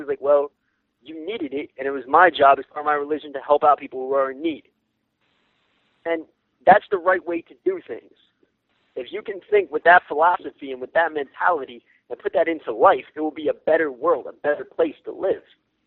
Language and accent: English; United States; Now, you know, I'm American, and it was Ramadan.